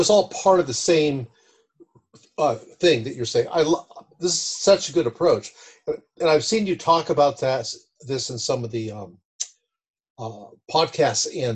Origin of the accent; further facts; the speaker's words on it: California, United States; So, you know, unfortunately, I'm a Californian.